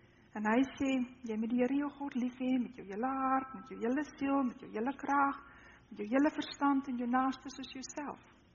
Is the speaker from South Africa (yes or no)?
no; Namibia; Ek is dus Namibier, ek kom uit Suidwes-Afrika uit.